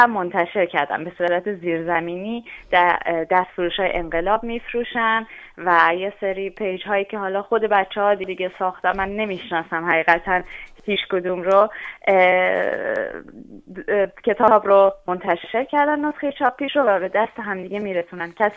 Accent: Iran; moved away; الان چند سالی هستش که خارج از ایرانم و البته به اجبار.

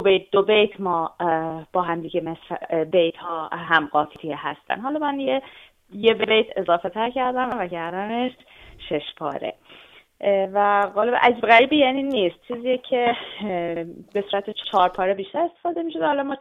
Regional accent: Iran; moved away; الان چند سالی هستش که خارج از ایرانم و البته به اجبار

